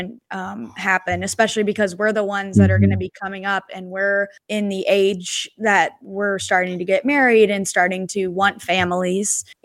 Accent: United States; although I'm American, I'm not Cuban

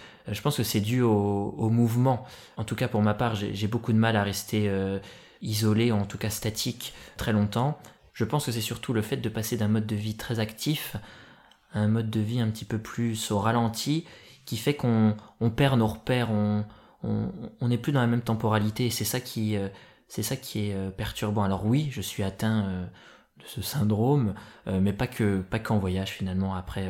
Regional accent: Langres, Grand Est, France; fier d'être français, d'être langrois. Voilà, j'ai jamais autant apprécié ma ville que depuis que je suis rentré d'Asie.

